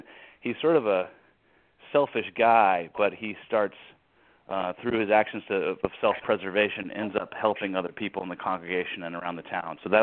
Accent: Nashville, Tennessee, United States; growing up in Nashville, and I'm the son of a songwriter and producer, musician, and so growing up and playing music in this town

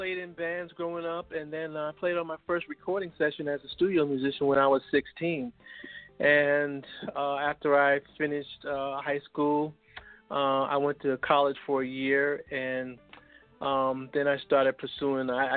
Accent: Spring Valley, New York, United States; I hired James Crab Robinson, who I grew up with in Spring Valley.

